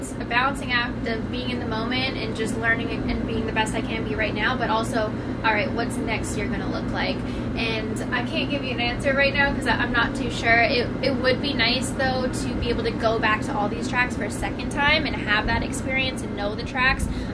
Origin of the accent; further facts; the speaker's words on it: Canada; moved away as an adult; now in Charlotte, United States; I moved to Charlotte 6 years ago. I'm Canadian, so I'm here on an athlete visa